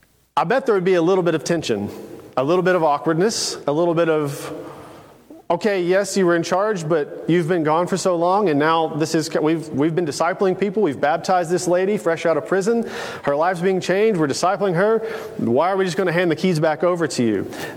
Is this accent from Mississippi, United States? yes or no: no; Tennessee, United States; They were there from Kentucky. I was there from Tennessee.